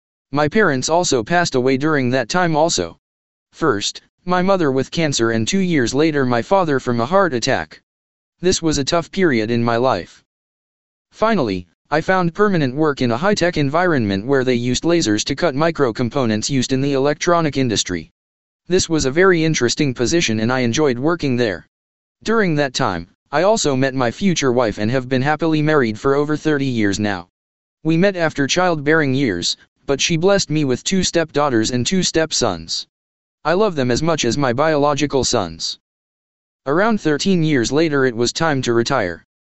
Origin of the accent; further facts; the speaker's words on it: Denver, Colorado, United States; Born and raised in Denver, Colorado, a long time ago. I was in my mother's womb when Pearl Harbor was attacked by the Japanese. I lived in the same home until after high school.